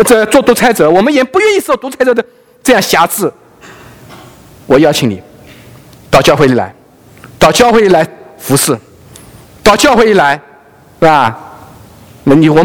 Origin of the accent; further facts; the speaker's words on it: China; 这个我们大陆人啊，这个词啊，很这个说了算啊